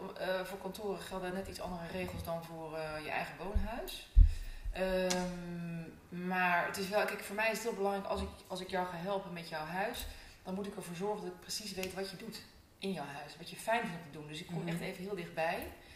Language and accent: Dutch; North Brabant, Netherlands; also born or lived in Rotterdam / Amsterdam; now in Aerdenhout, Netherlands; Ik ben geboren en getogen in Brabant. Via Rotterdam verhuisd naar Amsterdam. Uiteindelijk daar een gezin gesticht. Deze kant op verhuisd, Aardehout wonen nu.